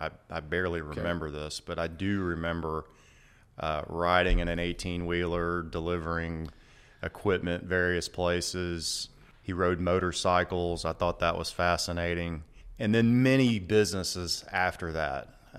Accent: Birmingham, Alabama, United States; also born or lived in Ohio; Well, I was born in Ohio. Okay. And moved to Birmingham when I was four.

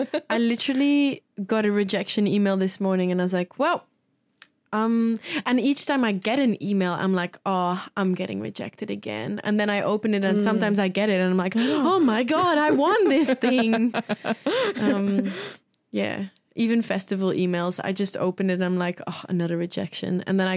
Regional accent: Belgium; moved away as an adult; now in Australia; hey, I'm from Belgium, but I moved to Australia.

